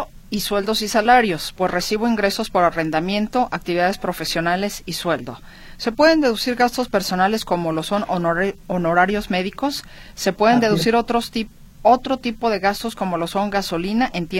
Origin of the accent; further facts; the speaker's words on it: Guanajuato, Mexico; Hola, soy estudiante, soy de Guanajuato.